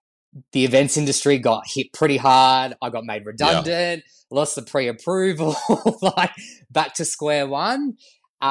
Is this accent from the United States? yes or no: no; Melbourne, Victoria, Australia; I was born and raised in Melbourne.